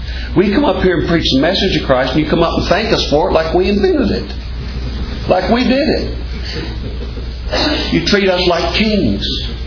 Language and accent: English; West Virginia, United States; For me, kind of going back to the area I came from. I was raised mostly in West Virginia. Come down here among the mountains. I live in the flatlands right now.